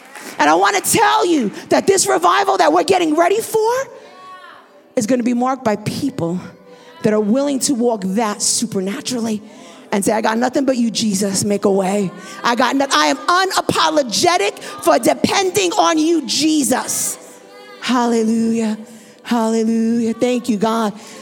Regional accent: New York, United States; I said, girl, I'm from New York.

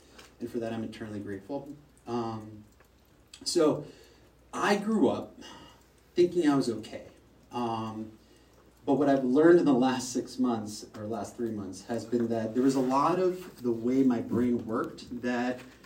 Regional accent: Boston, Massachusetts, United States; born there; So I was born in Boston. My parents lived in Natick. They still live there. Born Muslim, you know, predominantly white neighborhood, Christian neighborhood, people.

